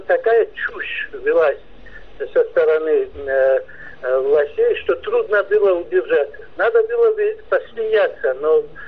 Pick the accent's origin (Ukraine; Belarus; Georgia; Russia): Georgia; Так как мы грузины